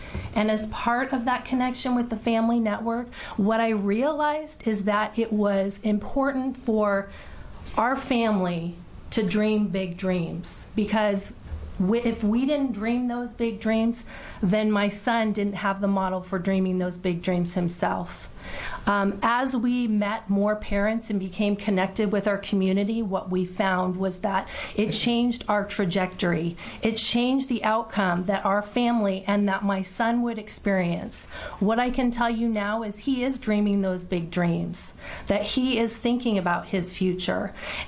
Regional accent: Oregon, United States; I'm from Southern Oregon.

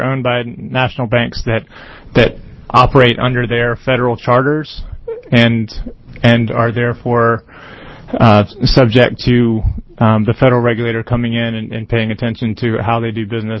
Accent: North Carolina, United States; I'm from North Carolina, so if I need to take a turn.

